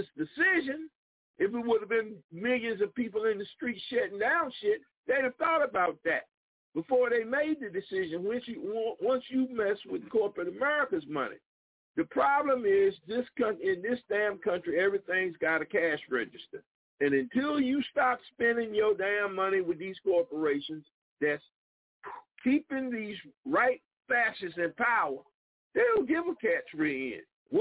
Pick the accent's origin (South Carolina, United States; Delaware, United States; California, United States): South Carolina, United States; I grew up around in Dillon County, and it's away from my mother's front door to the waterfront at Myrtle Beach, the Atlantic Ocean.